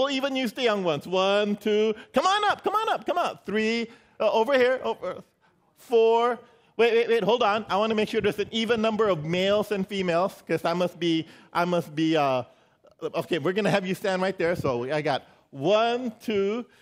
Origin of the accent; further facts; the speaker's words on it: Philippines; but I'm Filipino, and everybody is Auntie Ellen to me.